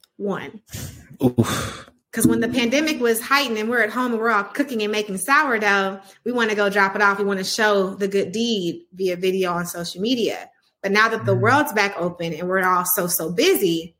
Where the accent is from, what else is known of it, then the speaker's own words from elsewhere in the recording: Houston, Texas, United States; But I love A-Town, but I'm from H-Town, you know, different. But so I grew up in Houston family.